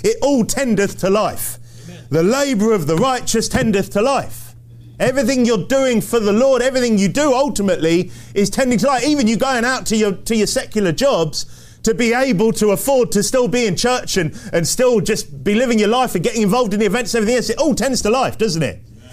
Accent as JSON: {"language": "English", "region": "England", "country": "United Kingdom", "accent": "English", "said": "I think it was my English accent that was part of the problem."}